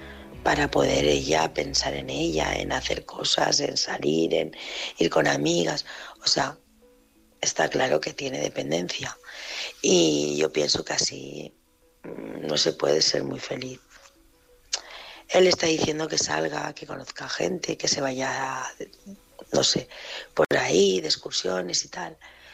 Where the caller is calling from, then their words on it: Barcelona, Catalonia, Spain; de Barcelona y nada, quería decirle